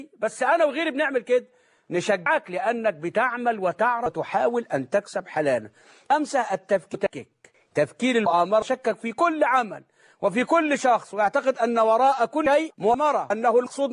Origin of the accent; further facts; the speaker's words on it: Egypt; الإبداع عندنا في مصر وفي كتير من بلاد الإسلام هو الرقص